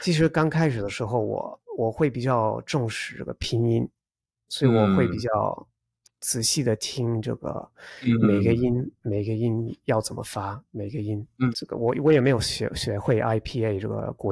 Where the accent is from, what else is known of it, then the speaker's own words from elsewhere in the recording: United Kingdom; first language English and Spanish; Chinese is a second language; 因为这种我们作为英国人，然后我是双语者，我从小就会说英文，还有西班牙语